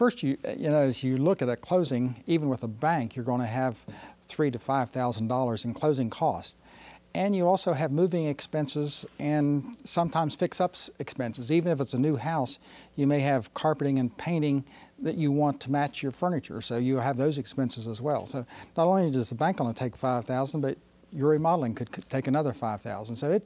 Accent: Weston, West Virginia, United States; also born or lived in Morgantown; I came to Clarksburg area about 35 years ago, and I was not familiar with the area, even though I grew up in Weston and Morgantown

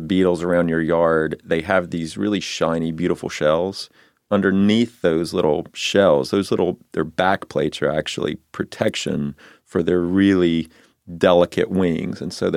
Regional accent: the South, United States; I grew up in the South, so I call them lightning bugs.

